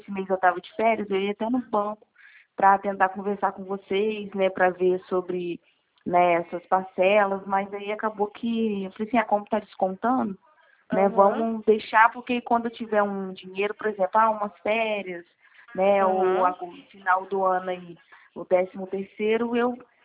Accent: Barra Mansa, Rio de Janeiro, Brazil; que eu sou de Barra Mansa direto

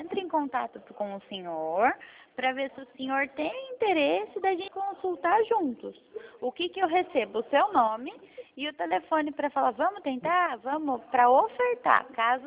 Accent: Mogi Guaçu, São Paulo, Brazil

